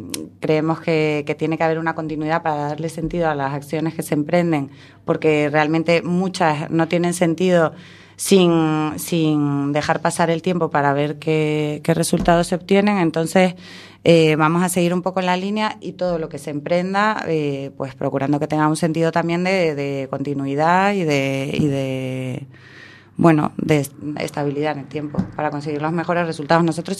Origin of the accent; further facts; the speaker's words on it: Canary Islands, Spain; Galician is a second language; eu non sei falar galego moi ben porque son canaria.